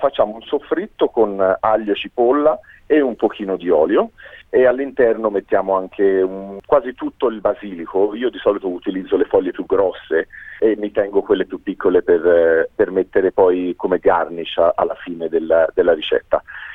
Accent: Florence, Tuscany, Italy; E poi chiaramente perché è una ricetta toscana, quindi io sono di Firenze.

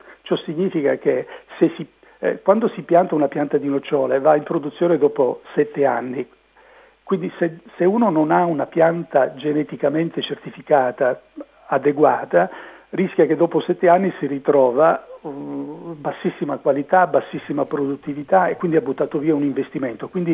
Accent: San Giorgio Lucano, Basilicata, Italy; abbiamo avviato la sperimentazione a San Giorgio Lucano, il mio paese di origine

